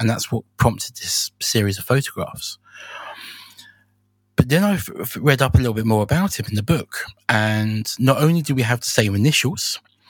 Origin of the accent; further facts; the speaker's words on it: London, United Kingdom; And I started wandering around in London, in my hometown, photographing with it.